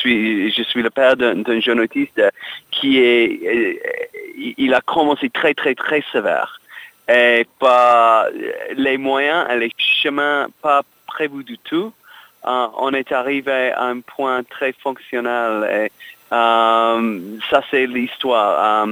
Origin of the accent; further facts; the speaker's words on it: England, United Kingdom; French is a second language; now in Texas, United States; Oui, je suis anglais par naissance et élevage, mais oui, j'habite aux États-Unis, au Texas, et mon fils était né là.